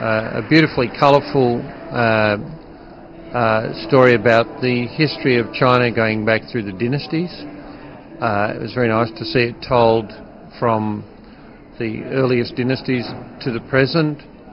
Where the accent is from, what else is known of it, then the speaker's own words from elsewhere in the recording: Australia; And as an Australian, I certainly freedom is close to my heart.